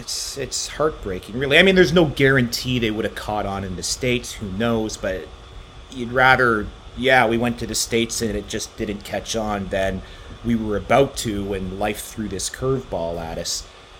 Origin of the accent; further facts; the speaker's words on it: Cambridge, Ontario, Canada; I grew up in Cambridge, Ontario. Between Toronto and Cambridge, there's a town called Hamilton, Ontario, Steel Town.